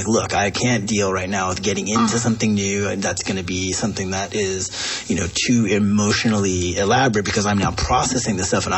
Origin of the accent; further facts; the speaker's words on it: New York, United States; I grew up in New York